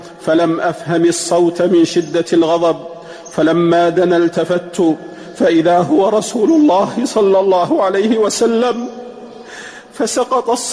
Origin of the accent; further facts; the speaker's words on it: Saudi Arabia